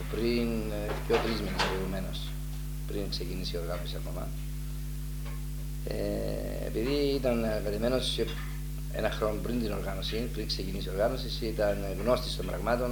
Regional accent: Polystypos, Cyprus; born there; Στον Πολύστυπο

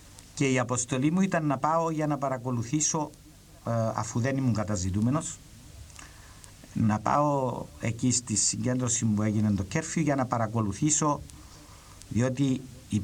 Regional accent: Lagoudera, Nicosia District, Cyprus; Μετά που έγινε κέρφιου στο χωριό μου στα Λαγουδερά.

